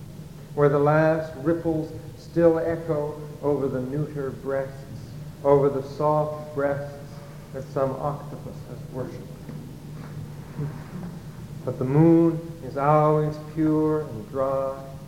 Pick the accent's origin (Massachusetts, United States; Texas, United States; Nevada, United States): Massachusetts, United States; Boston; And I'm from Boston, and we were going to have a little celebration in honor of Alexander